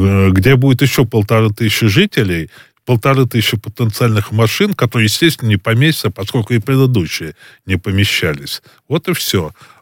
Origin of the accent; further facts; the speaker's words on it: Moscow, Russia; как коренного москвича.